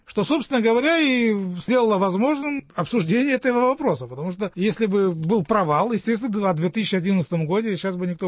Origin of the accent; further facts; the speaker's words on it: Moscow, Russia; мы тоже москвичи, мы тоже что-то вносим в бюджет этого города.